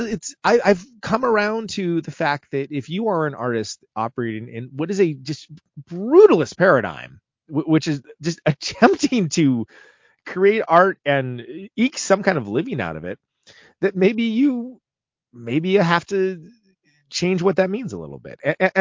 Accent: California, United States; I saw them many times back in the day, because I'm from the Bay, as you know, Jason.

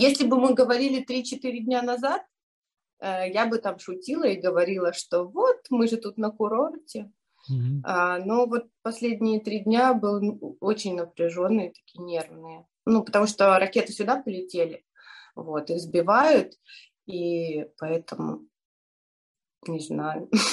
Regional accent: Lviv, Lviv Oblast, Ukraine; у которого папа львовянин, прадед львовянин, прабабка львовянка. В общем, я такая, наверное, коренная львовянка

